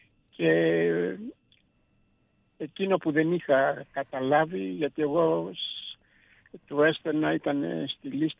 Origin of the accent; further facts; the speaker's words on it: Greece; moved away as an adult; also born or lived in Calgary, Canada; Υπήρξα όταν έφυγα από την Ελλάδα, πήγα λόγω της Χούντας, πήγα στο Πανεπιστήμιο του Κάλγαρη στον Καναδά, όπου είχα ένα ξάδελφό μου και με κάλεσε και πήγα, και δεν ήξερα βέβαια ότι δεν επέστρεφα ποτέ.